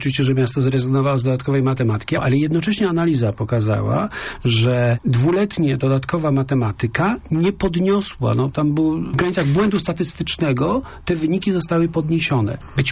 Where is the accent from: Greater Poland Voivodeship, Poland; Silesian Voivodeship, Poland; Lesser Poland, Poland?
Greater Poland Voivodeship, Poland; Poznań; Być może nie jestem typowym poznaniakiem, ale ja zadowolenia w sobie nie czuję